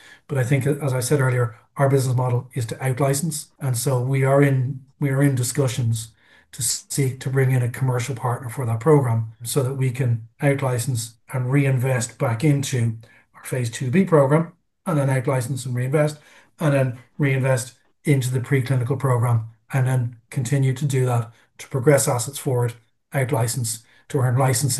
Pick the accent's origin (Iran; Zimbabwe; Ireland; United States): Ireland; I'm an Irish guy